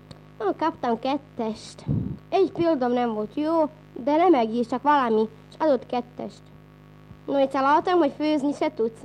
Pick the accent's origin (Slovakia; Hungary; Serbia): Slovakia; Én is magyar vagyok, csak éppen azért, hogy szlovák iskolába járok.